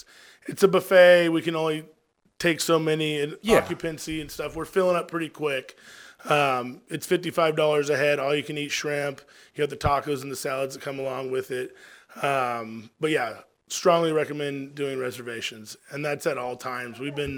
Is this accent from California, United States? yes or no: yes; California, United States; And then I'm from Central Valley, so agriculture, cold water seafood, the Central Coast, grew up real close to that.